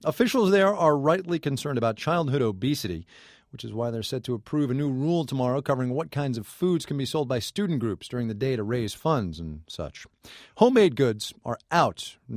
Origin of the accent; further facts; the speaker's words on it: New York, United States; I'm from the Empire State.